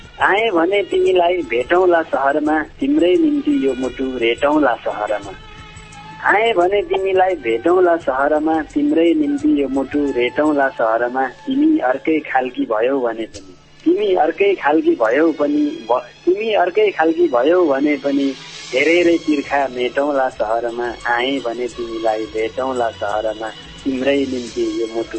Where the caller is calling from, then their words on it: Saudi Arabia; Saudi अरबबाट